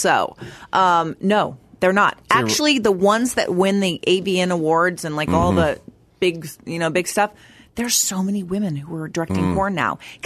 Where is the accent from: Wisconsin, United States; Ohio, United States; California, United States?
California, United States; Long Beach; I'm from Long Beach.